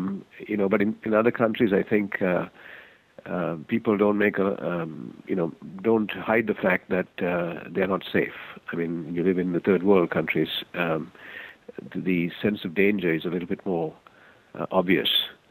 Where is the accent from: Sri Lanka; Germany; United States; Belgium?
Sri Lanka; now in Canada; when I was growing up in Sri Lanka, I was a minority community member. We were, you know, European remnants, if you will, of a colonialized country.